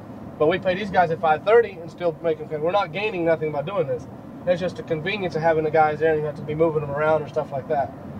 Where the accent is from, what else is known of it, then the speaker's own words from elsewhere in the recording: Connecticut, United States; born there; I wasn't over there. I was born in Connecticut.